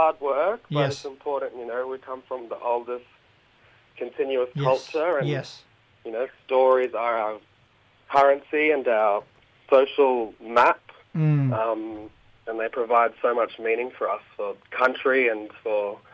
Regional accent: Darwin, Northern Territory, Australia; I'm from Darwin, family from Alice Springs, Pradam, and Tiwi Island.

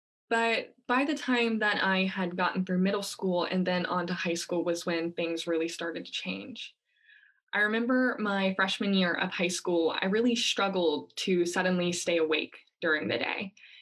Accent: Virginia, United States; moved away as an adult; also born or lived in Alabama; Now, when I moved from Virginia, where I am originally from, to Alabama for my undergraduate degree

